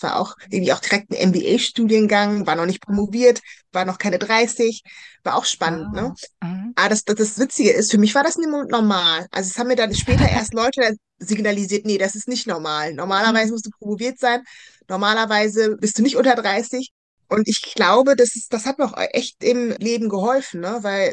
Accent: North Rhine-Westphalia, Germany; bei uns in Nordrhein-Westfalen

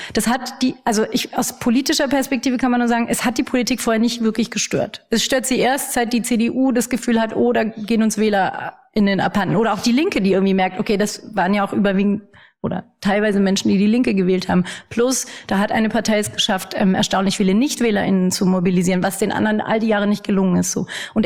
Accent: Bavaria, Germany; Also ich tue mir als Bayerin, die ich auch bin, ziemlich schwer damit

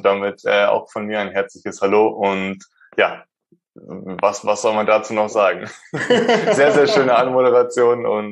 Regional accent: Starnberg, Bavaria, Germany; born or raised there

